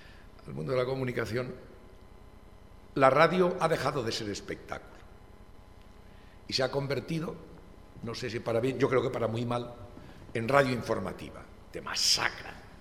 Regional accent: Galicia, Spain; Yo que soy gallego, bueno, pues las emisoras gallegas

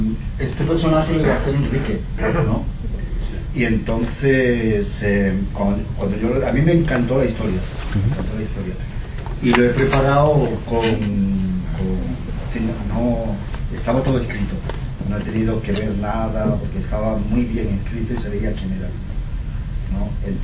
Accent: Cádiz, Andalusia, Spain; Yo soy de Cádiz, entonces, bueno, trapicheo en todos los sentidos, ¿no?

